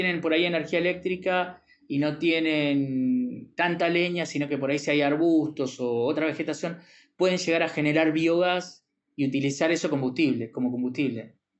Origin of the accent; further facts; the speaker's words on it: Tigre, Buenos Aires Province, Argentina; now in San Fernando, Argentina; Yo vivo acá en San Fernando, cerca de Tigre, me crié en Tigre, en la isla de Tigre, en las islas, que no tienen agua corriente.